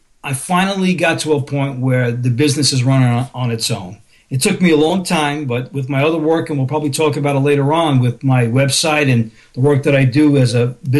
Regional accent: Bronx, New York, United States; I'm originally from the Bronx.

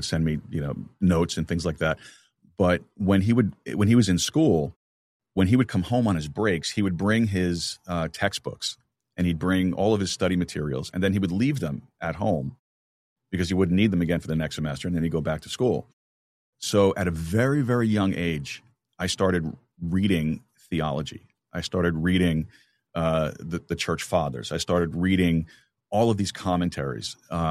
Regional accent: New York City, New York, United States; moved away as an adult; now in Texas, United States; I am originally from New York, New York City. Born and raised Brooklyn, New York, Sheepshead Bay, Brooklyn.

